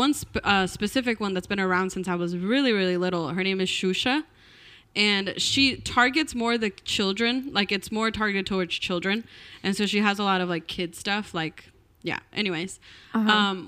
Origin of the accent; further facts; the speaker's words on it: Brazil; So I'm from Brazil